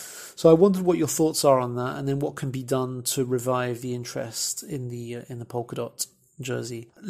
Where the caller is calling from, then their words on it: Belgium; from Belgium, living all the way in Singapore.